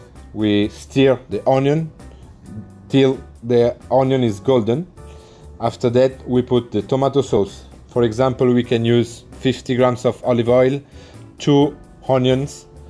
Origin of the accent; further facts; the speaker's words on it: Italy; now in United Kingdom; I'm the executive chef for the Big Mama group here in UK. I come from Italy